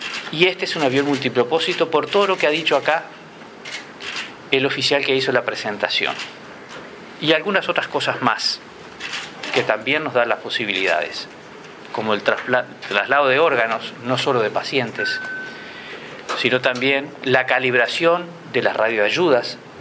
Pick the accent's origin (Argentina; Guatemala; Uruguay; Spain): Uruguay; mi pueblo, el pueblo uruguayo, de mi pueblo, el pueblo uruguayo